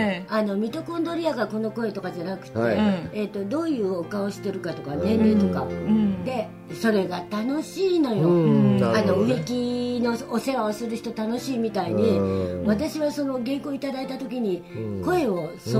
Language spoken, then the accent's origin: Japanese; Kochi, Japan; だから和歌山は高知の次に私のふるさとでしたね